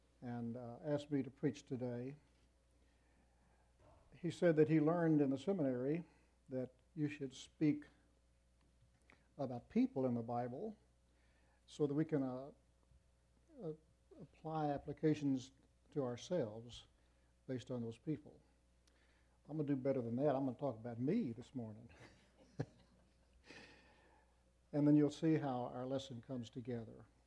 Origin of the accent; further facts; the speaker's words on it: Texas, United States; So a little more precise, I can say that I'm a Texan.